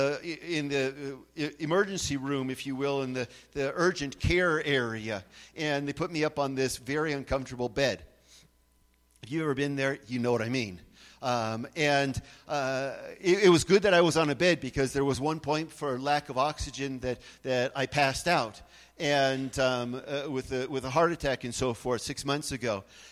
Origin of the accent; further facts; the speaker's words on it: California, United States; I remember multiple times when I was growing up in California with the different classes of history